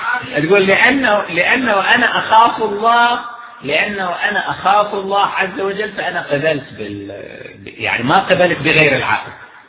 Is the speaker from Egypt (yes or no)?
no; Kuwait; لأنه تدرون أنا يعني من الكويت يعني أرتبط ببلدي كثيرا